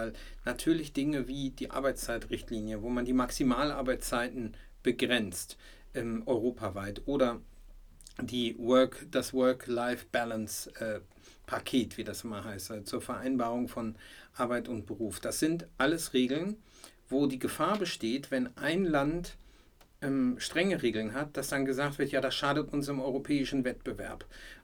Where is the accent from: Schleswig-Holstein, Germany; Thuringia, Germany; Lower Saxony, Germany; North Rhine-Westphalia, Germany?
Lower Saxony, Germany; Ich esse zum einen als Norddeutscher, wo ich aufgewachsen bin, sehr gerne Grünkohl. Und zudem, das ist so in Niedersachsen.